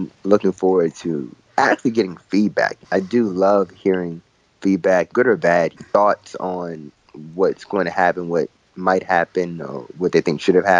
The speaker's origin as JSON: {"language": "English", "country": "United States", "accent": "American", "said": "These gorgeous names that I struggle to pronounce in my American accent."}